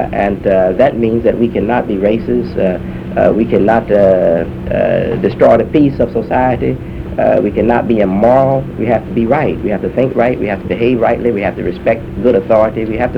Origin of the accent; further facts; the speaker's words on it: United States; Now, I have, as any American would be, I've been very much burdened by that situation.